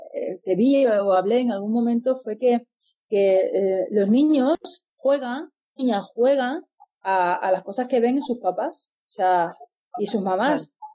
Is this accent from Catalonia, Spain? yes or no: yes; Catalonia, Spain; Yo lo he intentado hacer bien, pero no sé catalán. Siendo catalana, que conste.